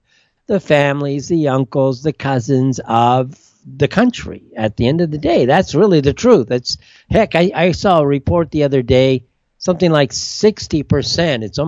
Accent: California, United States; I'm Californian. I loved California as a place to live.

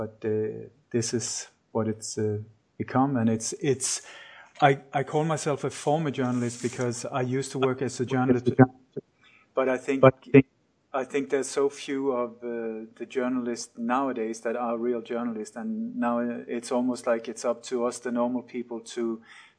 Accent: Sweden; also born or lived in Denmark; I was born in Denmark, but I grew up in Sweden, and that was where I was working as a journalist.

